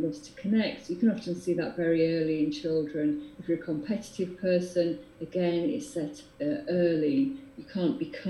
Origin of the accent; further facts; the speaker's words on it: United Kingdom; Because we're British and we're modest